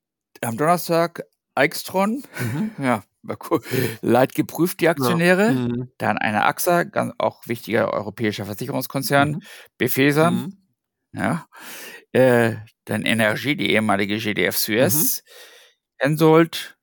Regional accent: Hamburg, Germany; Dann hier für uns als Hamburger Lokalpatrioten

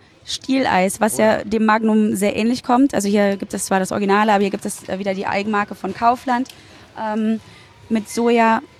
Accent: Berlin, Germany; auch wenn ich in Berlin wohne und da groß geworden bin. Ich bin ja auch in der DDR geboren worden, noch bevor die Mauer gefallen ist.

